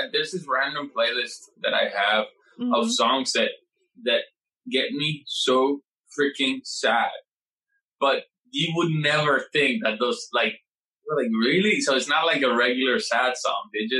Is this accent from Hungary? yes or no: no; Puerto Rico; and I come from Puerto Rico